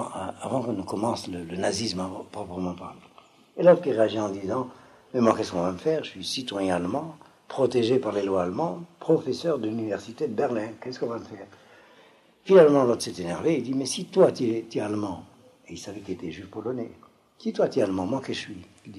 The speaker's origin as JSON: {"language": "French", "country": "Algeria", "accent": "Toulouse"}